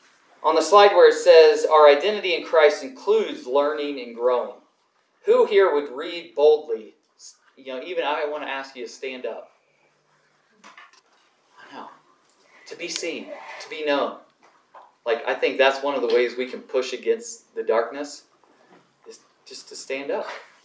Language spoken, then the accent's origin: English; Indiana, United States; born there; I live in California now. I was born in Indiana.